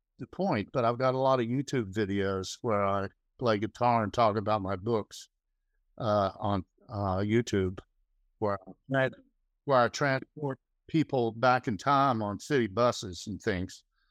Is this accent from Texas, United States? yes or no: no; South Carolina, United States; born there; No, I was born in South Carolina, but my family, both sides, were from Tennessee.